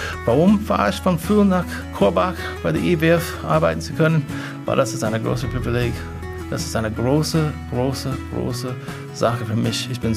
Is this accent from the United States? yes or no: yes; United States; German is a second language; Ich bin sehr offen und optimistisch. Das ist als Amerikaner sowieso typisch.